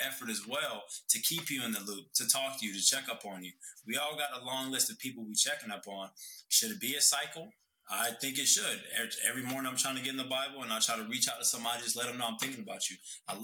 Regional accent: North Carolina, United States; because I'm from North Carolina.

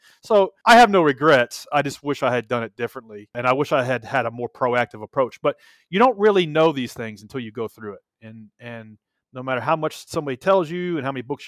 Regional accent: Tennessee, United States; Like, I'm from Tennessee.

